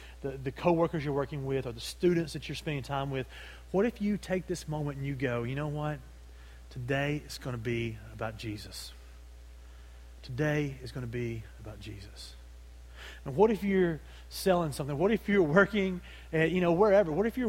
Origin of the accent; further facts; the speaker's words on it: Oregon, United States; since I'm from Oregon, like, I must understand her because, you know, I'm from Oregon, and, you know, I moved back.